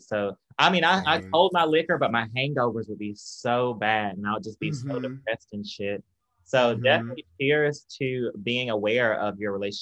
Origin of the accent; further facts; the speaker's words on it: Tupelo, Mississippi, United States; But I'm from Mississippi, Tupelo, Mississippi. But my dad's side of the family is from down here, like Louisiana, Mississippi area.